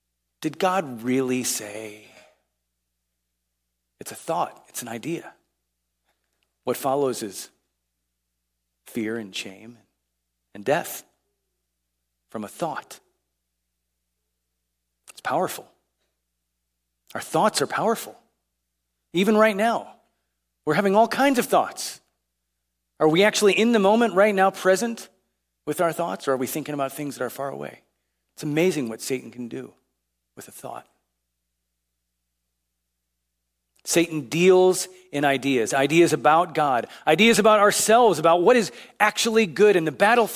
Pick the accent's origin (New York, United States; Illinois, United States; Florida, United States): Illinois, United States; Chicago; I grew up in Chicago. Most of you know this.